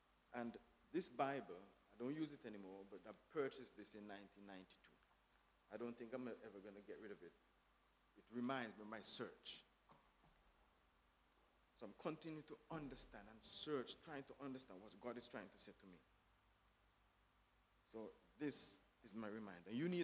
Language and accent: English; Antigua & Barbuda; moved away as an adult; now in United Kingdom; Well, we are a British colony, where we are. We're still a British colony. And we got an opportunity to come to university in the UK. So we left Antigua in 98, and we came to the UK.